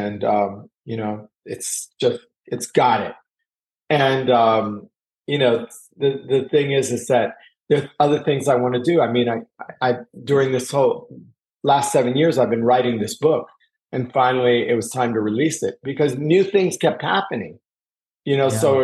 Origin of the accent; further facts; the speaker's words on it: Miami, Florida, United States; You know, even though I was born in the States, my mother was Cuban, grew up in the Cuban exile community. We grew up in the projects of Liberty City.